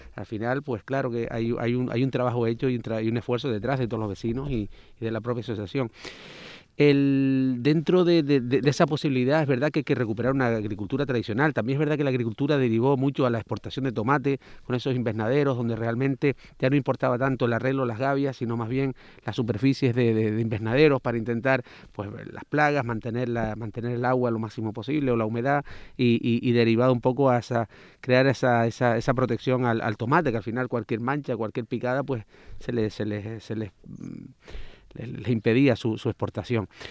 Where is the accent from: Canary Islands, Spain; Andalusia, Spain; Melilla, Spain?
Canary Islands, Spain; La Matilla; yo soy de aquí, de la Matilla